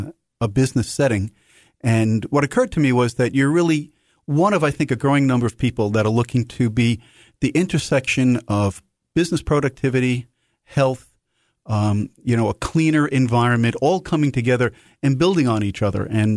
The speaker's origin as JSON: {"language": "English", "town": "New York City", "region": "New York", "country": "United States", "tie": "born or raised there", "said": "I grew up in New York City, and I was very used to hearing fire engines and trucks like this going by all hours of the day"}